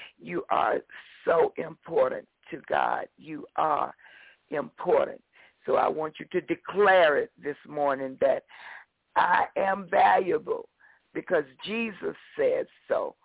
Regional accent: Mississippi, United States; I remember growing up in Mississippi, I was told by this man that I would never be anything

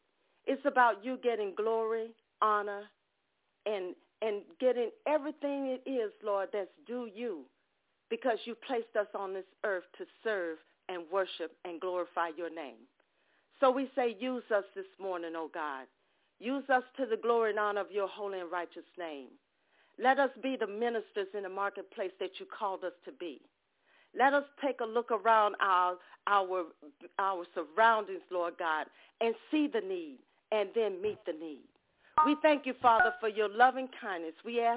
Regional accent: Ocean Springs, Mississippi, United States; from Ocean Springs, Mississippi, and it's so good to have you all on the call this morning.

